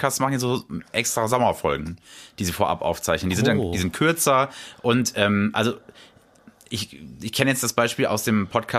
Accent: Hesse, Germany; ich komme ja nur aus der Nähe von Kassel.

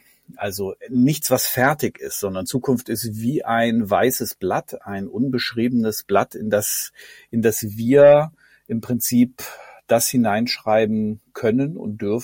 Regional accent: North Rhine-Westphalia, Germany; now in Cologne, Germany; also Wahlkölner, aufgewachsen in Ostwestfalen, in der Nähe von Bielefeld.

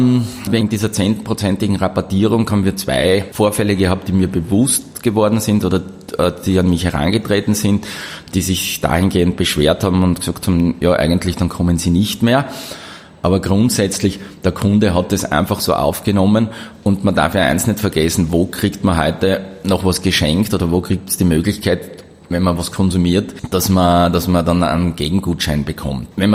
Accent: Graz, Styria, Austria; Ich bin in Graz geboren, 1970

